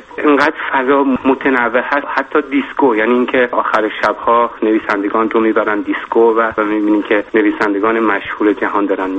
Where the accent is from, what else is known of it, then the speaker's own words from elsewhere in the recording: Iran; برای من که از ایران میام